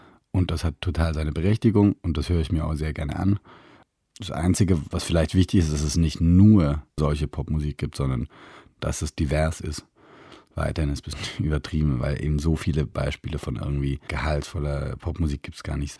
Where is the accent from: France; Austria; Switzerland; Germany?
Switzerland; Ich bin bestimmt die Hälfte der Zeit in Deutschland und die deutschen News gehen nicht an mir vorbei, nur weil ich aus der Schweiz bin sozusagen.